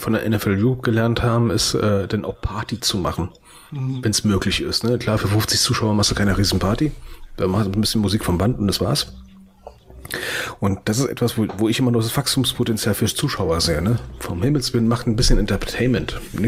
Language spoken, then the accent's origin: German; Cologne, North Rhine-Westphalia, Germany; Ich komme aus Köln.